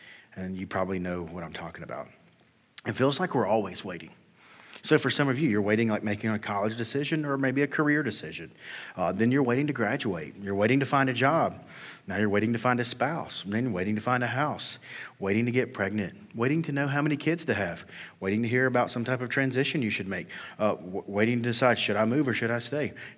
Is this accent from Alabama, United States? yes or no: yes; Alabama, United States; I think about like Danielle's from Arizona and I'm from Alabama. And we both went to college in Alabama